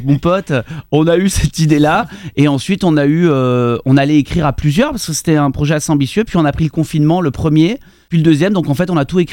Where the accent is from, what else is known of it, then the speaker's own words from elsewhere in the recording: Gap, Provence-Alpes-Côte d'Azur, France; En fait, je suis né à Gap, dans le 05, dans les Hautes-Alpes. Et je vivais vraiment en station de ski. Mes parents sont commerçants, comme on connaît, les restaurants au pied des pistes de station.